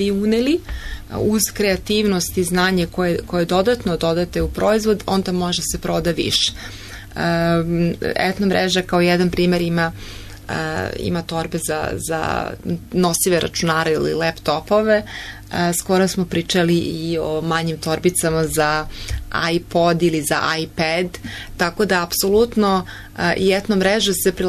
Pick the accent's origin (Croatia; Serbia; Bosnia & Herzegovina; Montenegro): Serbia; onda se može smatrati početkom kod nas u Srbiji